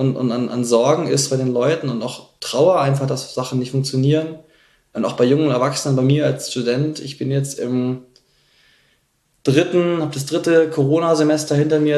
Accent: Munich, Bavaria, Germany; Ich komme aus München

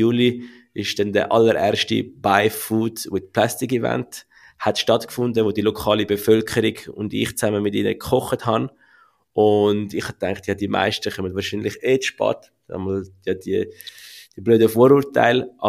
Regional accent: Zurich, Switzerland; ich bin in Zürich aufgewachsen, ich habe die Lehre bei der Zürcher Kantonalbank gemacht mit der Matur zusammen

